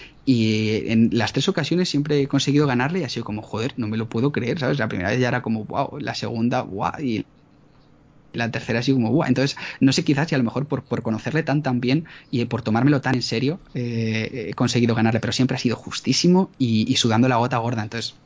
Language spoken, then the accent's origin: Spanish; United States; born there; pero mi madre siempre, porque yo nací en Estados Unidos, entonces mi madre siempre